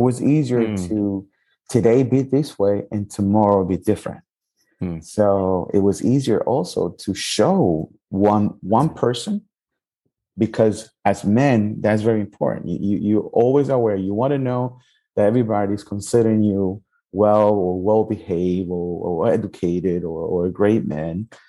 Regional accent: Puerto Rico; born there; I was born in Puerto Rico.

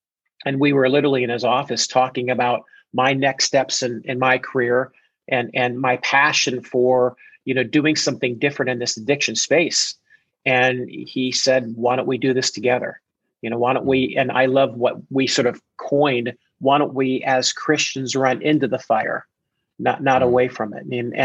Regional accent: Columbus, Ohio, United States; Well, I grew up in Columbus, Ohio, for the most part

